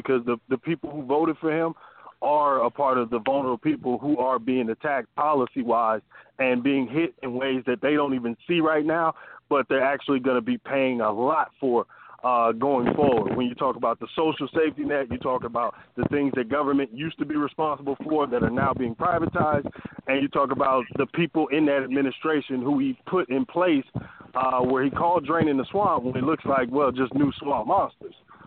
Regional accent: Midwest, United States; now in Atlanta, United States; I'm from the Midwest. I moved out of there down to Atlanta.

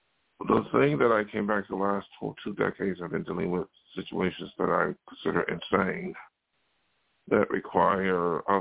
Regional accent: New York, United States; You know, like I'm come from New York State, which is traditionally a very open-minded state.

